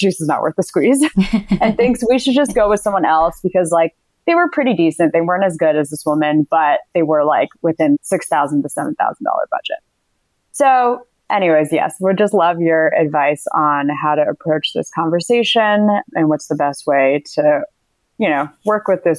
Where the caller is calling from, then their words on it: Washington, District of Columbia, United States; Hi, I'm calling from Washington, D.C.